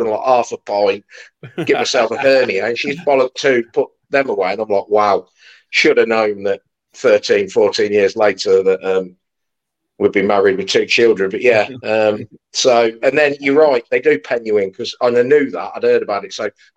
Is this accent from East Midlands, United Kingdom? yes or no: yes; East Midlands, United Kingdom; We're both from Leicestershire, but she'd moved to London.